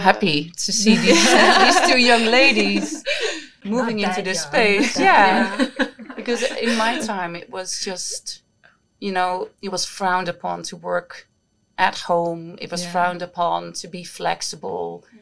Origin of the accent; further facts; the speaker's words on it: Netherlands; I'm from Holland, born and raised, proud mom of two boys